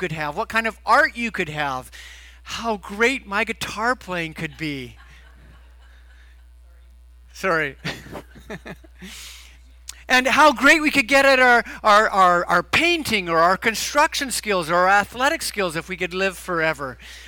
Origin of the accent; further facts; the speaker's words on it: Vancouver, British Columbia, Canada; born there; I was born in Vancouver, but the first house my parents lived in was in Burnaby.